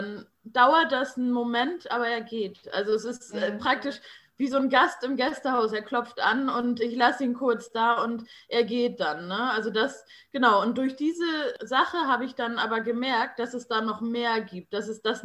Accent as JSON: {"language": "German", "region": "Lower Saxony", "country": "Germany", "said": "Ich komme aus Niedersachsen, aus der schönen Lüneburger Heide."}